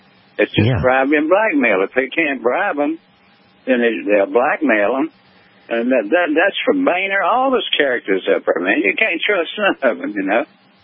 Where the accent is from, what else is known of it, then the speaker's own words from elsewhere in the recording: Virginia, United States; District 3, Virginia.